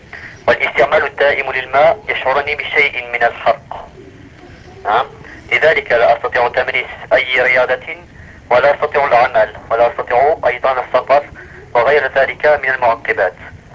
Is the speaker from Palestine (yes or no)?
no; Morocco; now in France; مغربي يا أخي.